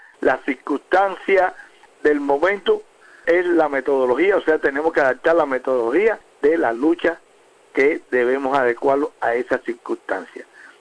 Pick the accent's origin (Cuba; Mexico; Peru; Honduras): Cuba; Y el pueblo somos todos, somos los cubanos todos, que queremos un país de paz, de progreso, de bienestar.